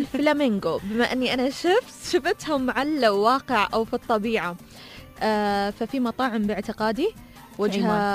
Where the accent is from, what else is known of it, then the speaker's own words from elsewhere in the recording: Ras Al Khaimah, United Arab Emirates; موجود عندنا في راس الخيمة